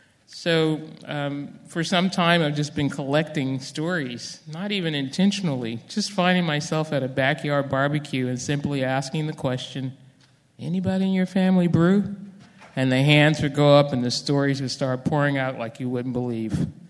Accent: the South, United States; Growing up in the South, I spent quite a bit of time on my grandparents' farm in Wilmington, a historic town in terms of civil rights and agriculture.

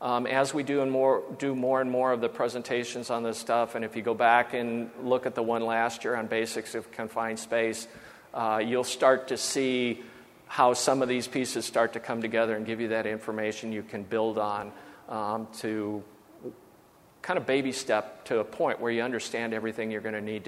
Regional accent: Colorado, United States; Yeah, I'm from Colorado. We've got incense.

